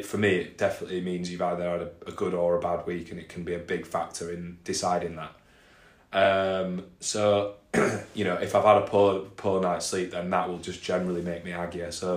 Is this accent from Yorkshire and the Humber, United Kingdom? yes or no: yes; Halifax, Yorkshire and the Humber, United Kingdom; I come from California, Fax Vegas.